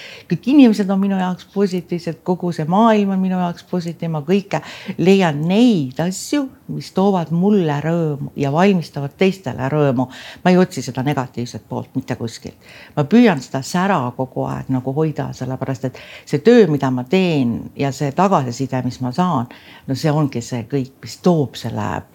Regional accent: Saare County, Estonia

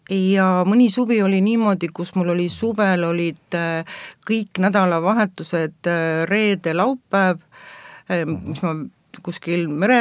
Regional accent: Põlva, Põlva County, Estonia; now in Saaremaa, Estonia; Kuigi ma tegelikult olen hoopis Lõuna-Eestist Põlvast ja metsade ja mägede ja mändide vahelt.

